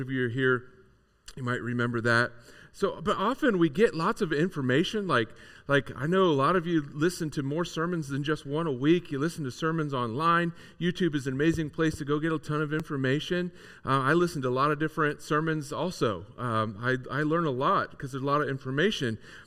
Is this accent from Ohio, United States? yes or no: yes; Croton, Ohio, United States; My sister and I, we grew up out in Croton. Anybody here of Croton? Woohoo! Northwest Licking County. All right. Yeah, chicken farms and Hartford Fair.